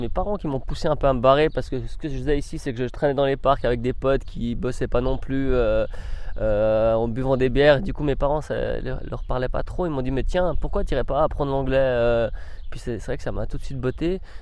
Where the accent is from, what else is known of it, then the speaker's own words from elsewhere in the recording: Switzerland; je suis Suisse, moi, et mon identité suisse me suit partout dans le monde.